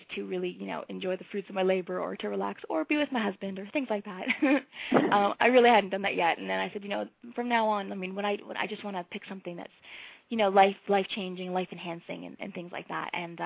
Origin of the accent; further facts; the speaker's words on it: Toronto, Ontario, Canada; I had my retirement match here in my hometown of Toronto